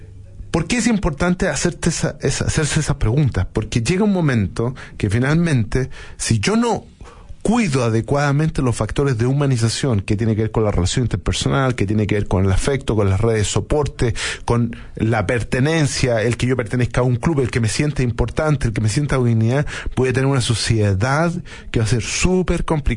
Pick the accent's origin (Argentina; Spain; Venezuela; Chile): Chile